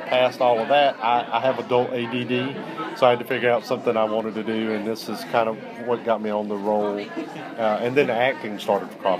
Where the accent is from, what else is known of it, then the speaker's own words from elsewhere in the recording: the South, United States; and I'm from the South. I was like, you are so deep in my childhood right now.